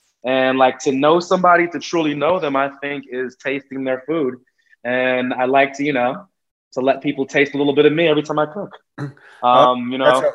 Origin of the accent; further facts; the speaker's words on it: United States; born there; My family, I am one of eight kids, and everybody except me was born in Jamaica. So I'm the American-born one, but my family is Jamaican.